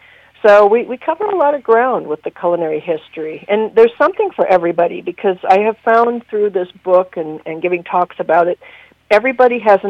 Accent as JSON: {"language": "English", "town": "Lake City", "region": "Iowa", "country": "United States", "tie": "born or raised there", "said": "I grew up with this in Lake City, and I thought just every Iowa kid grew up with chili and cinnamon rolls"}